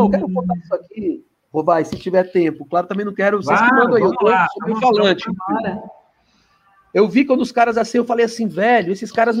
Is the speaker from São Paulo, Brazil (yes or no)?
yes; São Paulo, Brazil; also born or lived in Recife; eu sou um nordestino, nasci em Recife, e minha mãe se deslocou com três crianças pequenas para São Paulo, com toda aquela dificuldade, né, uma senhora no meio da boca, crescia ali no epicentro, na boca do lixo